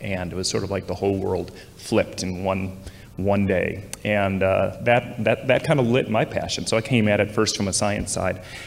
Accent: Iowa, United States; And I grew up in Iowa, and I didn't know what to do for my

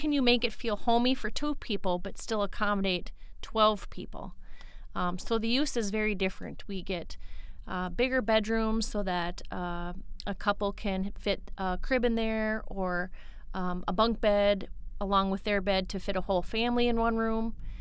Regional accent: Wahpeton, North Dakota, United States; So I grew up in Wapton, North Dakota, and went to NDSU in Fargo for architecture.

